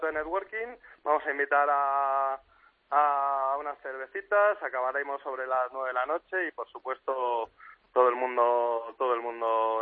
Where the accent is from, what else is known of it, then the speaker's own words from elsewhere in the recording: Madrid, Community of Madrid, Spain; se está creando también en Madrid, yo soy de Madrid